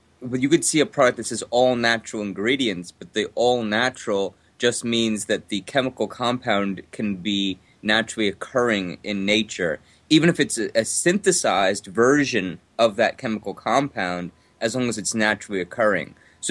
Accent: United States; I'm an American

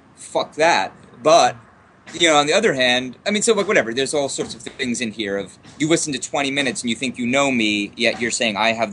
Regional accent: United States; because I'm an American and I grew up in the fucking propaganda capital of the world?

